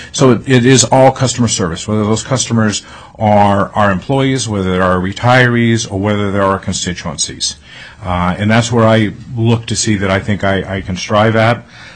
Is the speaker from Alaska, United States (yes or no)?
yes; Anchorage, Alaska, United States; I was born and raised here in Alaska. I graduated from Bartlett High School in Anchorage and went on to attend the University of Alaska Fairbanks, graduating from there.